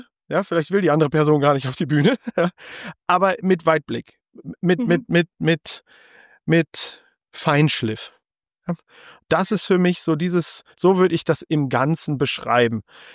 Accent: North Rhine-Westphalia, Germany; Ich bin im Ruhrpott groß geworden.

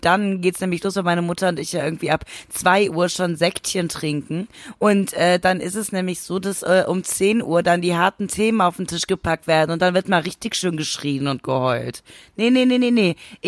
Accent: West Germany, Germany

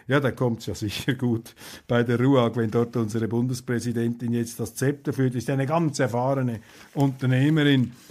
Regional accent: Switzerland; Ganz, ganz herzlichen Dank, dass wir das noch entscheiden dürfen als Schweizer.

